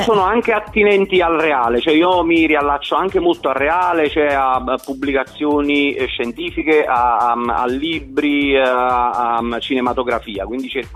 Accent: San Sebastiano al Vesuvio, Campania, Italy; sono 10 minuti da Napoli, quindi si può dire Napoli, sì. Io sono di San Sebastiano al Vesuvio

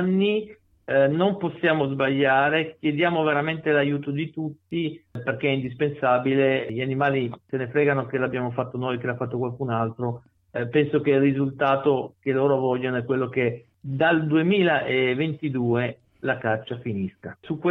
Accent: Turin, Piedmont, Italy; perché comunque era in Piemonte, io sono di Torino.

